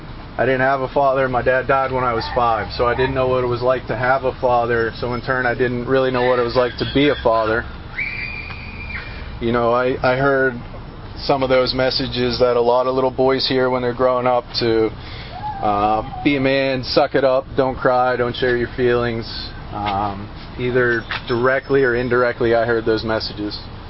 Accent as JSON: {"language": "English", "town": "Pittsburgh", "region": "Pennsylvania", "country": "United States", "said": "Keith said I'm from Pittsburgh, and I did get clean in the Pittsburgh area, but my journey started in Beaver Valley"}